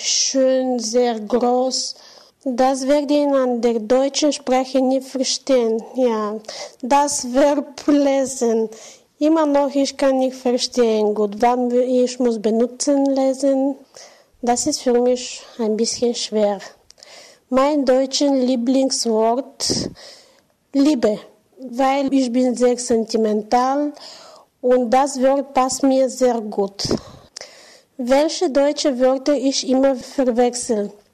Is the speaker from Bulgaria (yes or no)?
yes; Bulgaria; German is a second language; Ich komme aus Bulgarien. Ich bin geboren 23. Februar 1981.